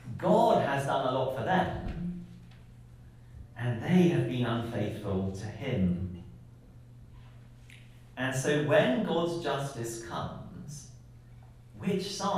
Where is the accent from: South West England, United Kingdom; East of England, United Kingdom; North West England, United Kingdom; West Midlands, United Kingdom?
West Midlands, United Kingdom; Birmingham; But there is a museum near where I grew up in Birmingham in England.